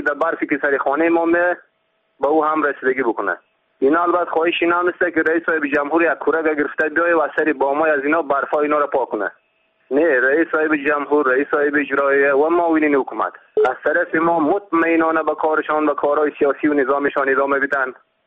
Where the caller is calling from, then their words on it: Farshkan, Sar-e Pol, Afghanistan; از قریه فرشکان ولسوالی سنجارک ولایت سریپول می باشم.